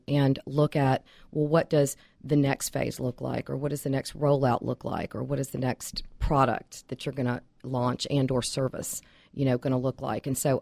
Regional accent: Tennessee, United States; I am originally from Tennessee, but have been loving Georgia for about 18 years

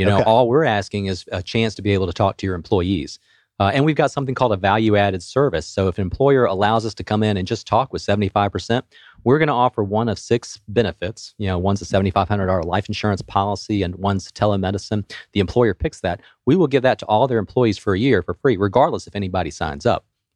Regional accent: Chamblee-Dunwoody, Georgia, United States; I grew up in the Chamblee-Dunwoody area, went off to Auburn

